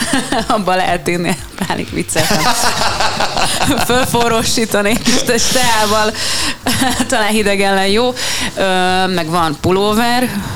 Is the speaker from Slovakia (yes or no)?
no; Budapest, Hungary; Egyrészt már pesti vagyok, meg tényleg szeretek itt játszani